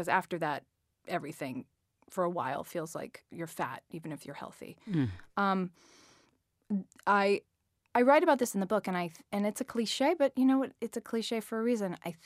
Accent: Atlanta, Georgia, United States; I grew up in Atlanta in the 80s, and I went to a wonderful public high school called North Springs High School.

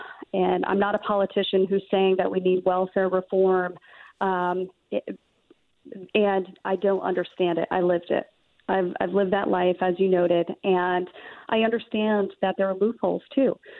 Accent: Maine, United States; I grew up here in Maine, and I love the outdoors.

